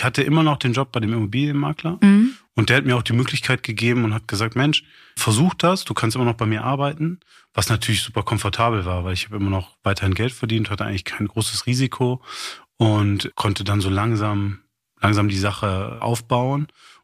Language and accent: German; Kassel, Hesse, Germany; ich bin damals in Kassel aufgewachsen.